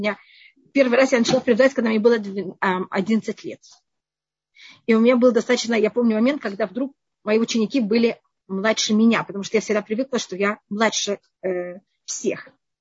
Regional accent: Israel; now in United States; И я также была из Израиля.

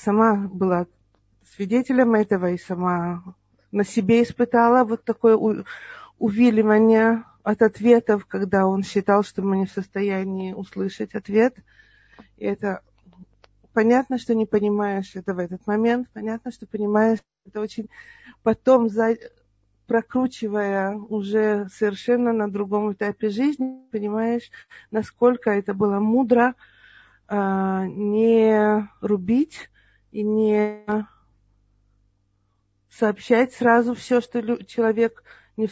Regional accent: Kharkiv, Kharkiv Oblast, Ukraine; в СССР, на Украине, мы из Харькова.

